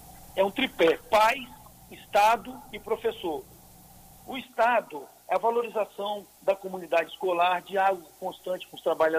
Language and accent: Portuguese; Cariacica, Espírito Santo, Brazil; é que é a minha cidade natal. Aqui eu nasci, cresci, estudei, casei, tenho amigos e quero ajudar e contribuir ainda mais com a minha cidade.